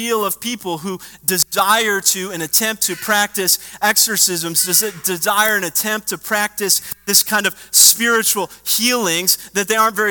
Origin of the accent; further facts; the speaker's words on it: Michigan, United States; I grew up in the 90s as a pretty big basketball fan. Okay, I was growing up in Michigan.